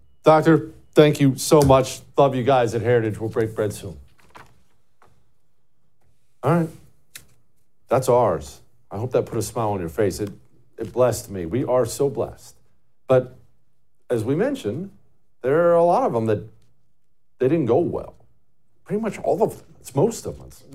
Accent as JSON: {"language": "English", "country": "United States", "said": "Now, I am an American, therefore I don't care about the French"}